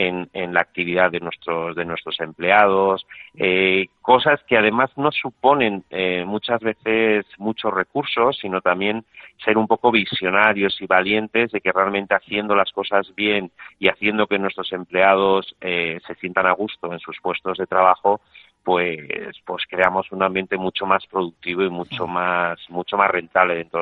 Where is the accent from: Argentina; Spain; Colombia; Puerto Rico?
Spain; Lesaka, Navarre; que además es de mi pueblo, de Lesaca, de Navarra